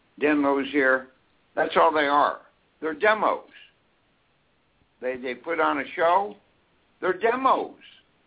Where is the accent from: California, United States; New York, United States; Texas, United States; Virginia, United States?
California, United States; moved away; I've been out here since 1997. I hail from California. I came from California.